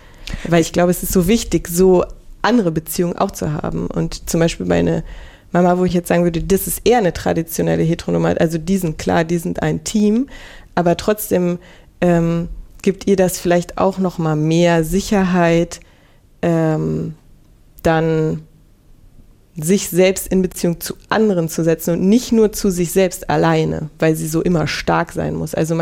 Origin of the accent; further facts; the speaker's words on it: West Germany, Germany; aus Magdeburg und ich bin aber im Westen aufgewachsen, meine Mama ist dann auch in den Westen gezogen